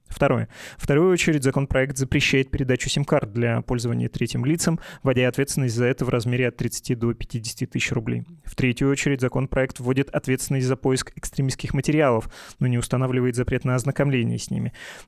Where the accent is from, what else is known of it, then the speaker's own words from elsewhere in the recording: Russia; moved away as an adult; Я когда уезжал из России в 2022 году, я пошел перед тем, как покинуть родину, как мне казалось, ненадолго